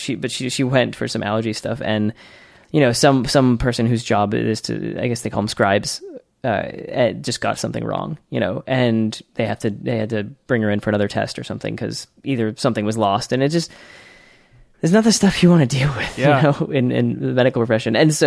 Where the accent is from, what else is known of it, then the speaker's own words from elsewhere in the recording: Malden, Massachusetts, United States; I grew up in the North Shore of Boston. I guess Malden.